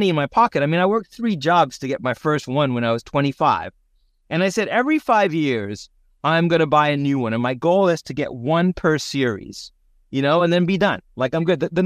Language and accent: English; South Africa; I grew up in South Africa.